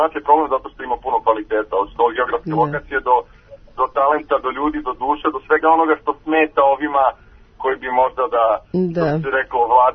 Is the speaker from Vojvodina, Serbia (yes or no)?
no; New Belgrade, Belgrade, Serbia; ja sam odrastao kada na Novom Beogradu nismo zaključavali vrata.